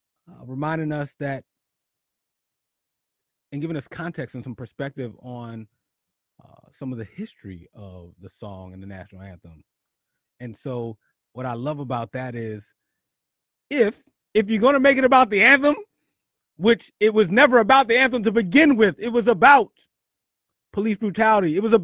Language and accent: English; Philadelphia, Pennsylvania, United States; And Jim Kenney, mayor of Philadelphia, my hometown of City Brother Love, he wasn't done.